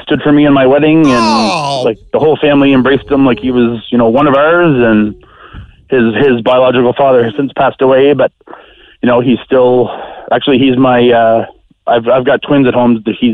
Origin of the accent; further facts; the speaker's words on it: Sydney, Nova Scotia, Canada; I'd done some of my growing up in Sydney, Nova Scotia.